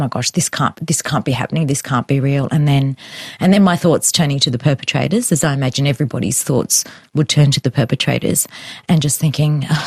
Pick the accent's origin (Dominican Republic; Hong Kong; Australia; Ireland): Australia; ever was brought up to be and that's all I ever considered myself, and now I'm constantly being told I'm not Australian.